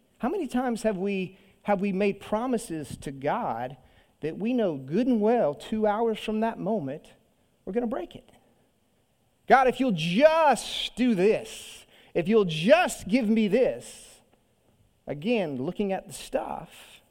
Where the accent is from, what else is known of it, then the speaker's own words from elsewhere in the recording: the South, United States; growing up in the South as a Southern Baptist preacher's kid, I've seen a lot of this, right?